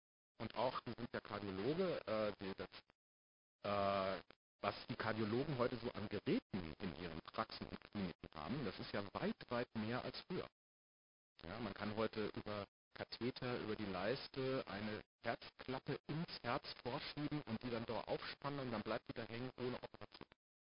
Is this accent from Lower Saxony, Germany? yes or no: no; North Rhine-Westphalia, Germany; ich komme aus dem Sauerland und weiß, wovon ich spreche, ich lebe da zwar nicht mehr, bin da aber aufgewachsen.